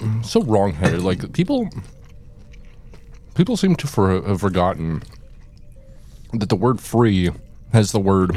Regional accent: Alaska, United States; growing up in Alaska, where... Fun fact, there's one bus... that goes to my home from my hometown to Anchorage

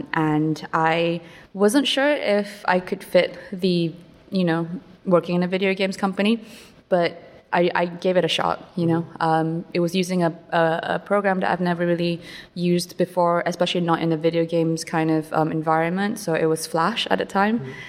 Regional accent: Malaysia; moved away as an adult; now in United Kingdom; I am born and bred in Malaysia. So at 19 years old, I come to the UK for to study animation

